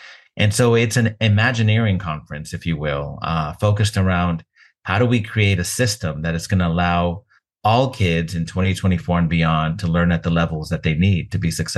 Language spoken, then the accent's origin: English; California, United States; schools in my home state of California